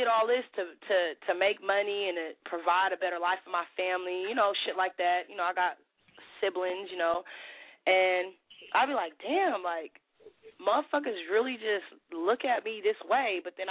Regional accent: Oakland, California, United States; I'm from Oakland. I'm from West Oakland, California.

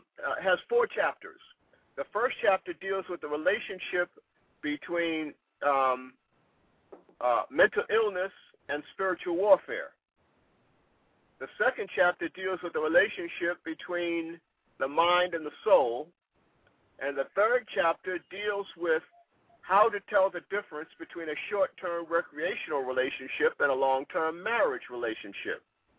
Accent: Boston, Massachusetts, United States; now in Virginia, United States; I'm from Boston, Massachusetts, and when I first relocated to Virginia, my first job was at a place called Eastern State Hospital.

